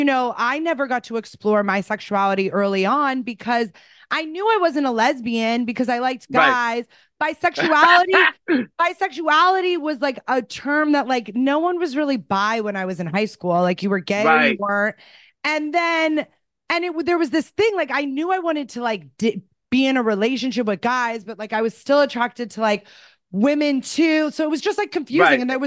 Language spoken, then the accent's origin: English; San Diego, California, United States; Everyone was, my girlfriends that growing up in San Diego, they were like, so these are they guys you hang out with?